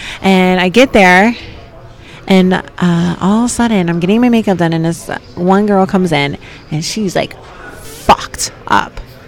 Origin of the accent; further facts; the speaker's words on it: New Jersey, United States; I'm from South Jersey.